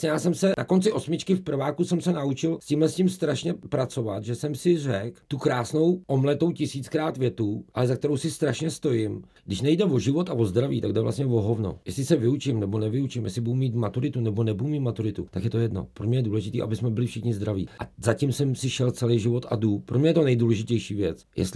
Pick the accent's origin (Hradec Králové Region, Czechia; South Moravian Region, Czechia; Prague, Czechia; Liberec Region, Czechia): Prague, Czechia; já jsem vyrůstal na Praze 8 v Kobylisích, chodil jsem na Hovrčovickou ulici